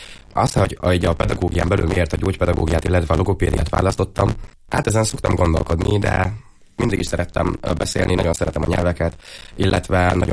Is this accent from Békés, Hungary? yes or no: no; Borsod-Abaúj-Zemplén, Hungary; now in Eger, Hungary; Én egyébként Borsodból származom, ott történtek ezek az események, aztán elköltöztünk Egerbe.